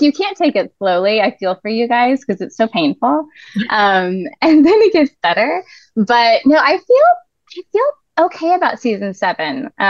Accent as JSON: {"language": "English", "region": "California", "country": "United States", "tie": "born or raised there", "said": "I was raised in Orange County, so I do sort of know the opposite option I've chosen this."}